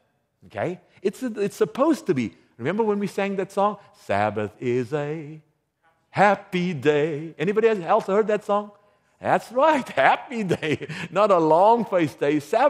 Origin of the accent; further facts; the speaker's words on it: South Africa; now in United States; I'm from South Africa, Mediterranean climate. But you live in Michigan, it's worse than Iceland. You're right. I mean, I've never been to Iceland, but I've heard it's like, I mean, so I'm in Michigan.